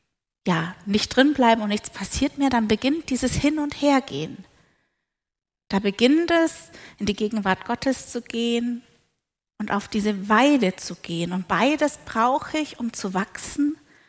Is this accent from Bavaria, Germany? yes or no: yes; Bavaria, Germany; ich bin ja im Allgäu aufgewachsen